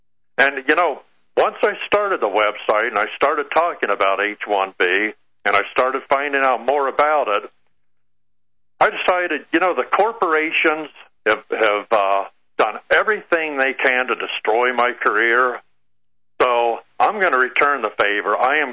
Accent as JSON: {"language": "English", "town": "El Paso", "region": "Texas", "country": "United States", "tie": "born or raised there", "lives_now": "Scottsdale, United States", "said": "So, anyhow, I grew up in El Paso, Texas. I graduated from UTEP, which some of us euphemistically call Harvard on the border."}